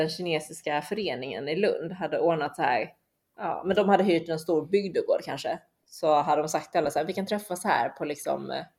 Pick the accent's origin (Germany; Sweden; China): China; Bridge, Top Hong Yo, som är det liksom spelet som vi spelar med när vi är många kineser.